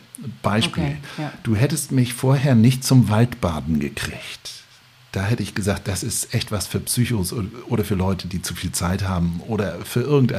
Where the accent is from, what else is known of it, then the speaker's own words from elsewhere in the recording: Lübeck, Schleswig-Holstein, Germany; ich bin Lübecker, ich habe immer ein Holzmodell meiner Heimatstadt auf 1 Uhr stehen